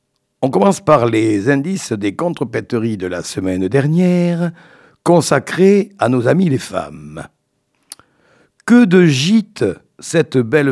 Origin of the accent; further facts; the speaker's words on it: Nouvelle-Aquitaine, France; comme nous sommes du Périgord et que je suis un peu chauvin